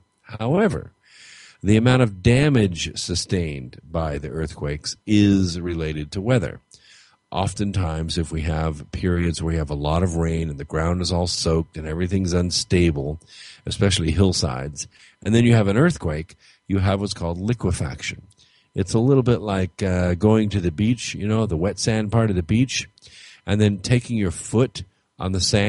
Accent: California, United States; when I grew up in California, we had four seasons. You know, just like you have in the north, only different.

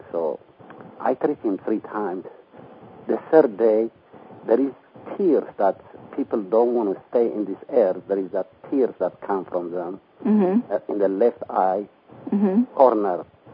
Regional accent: Eritrea; moved away; also born or lived in Ethiopia; I'm born in Ethiopia. I'm from the Red Sea coast now called Eritrea.

